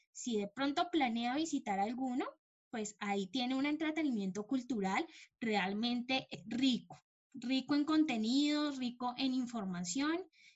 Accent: Bogotá, Colombia; si yo tengo la oportunidad de visitar los museos que están en mi país, en Bogotá

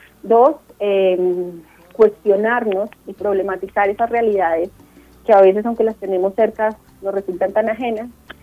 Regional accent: Colombia; para nosotros como ciudadanos, como colombianos.

